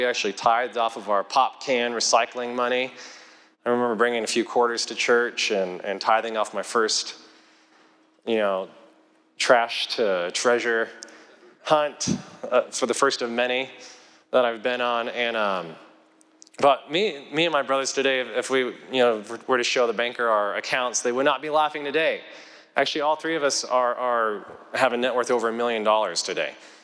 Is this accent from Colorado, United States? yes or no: yes; Kit Carson, Colorado, United States; But in a small town, we grew up in Kit Carson, Colorado.